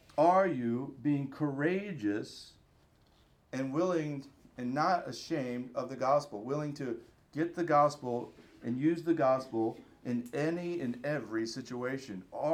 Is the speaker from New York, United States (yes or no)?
no; Alabama, United States; I grew up in Alabama, and we had a major ice storm, but we had snow one year that was like a few inches of snow.